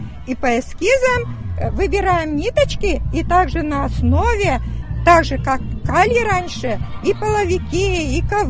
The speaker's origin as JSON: {"language": "Russian", "town": "Mozhga", "region": "Udmurtia", "country": "Russia", "said": "мы приехали из Можги, с Удмуртии."}